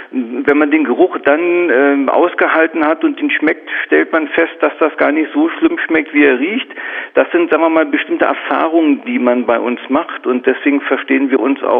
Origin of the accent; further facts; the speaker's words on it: Berlin, Germany; Also als Berliner würde ich mal ein bisschen flapsig sagen